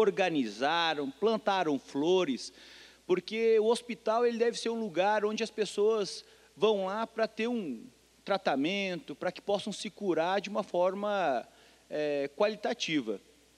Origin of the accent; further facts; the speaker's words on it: Santa Catarina, Brazil; que mostra a potencialidade da Serra Catarinense, que mostra o meu chão, a minha terra, a minha gente.